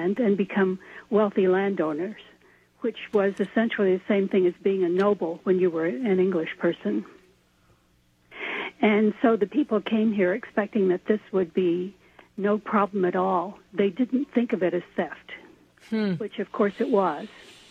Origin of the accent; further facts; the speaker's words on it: Oklahoma, United States; I'm a Cherokee from Oklahoma originally.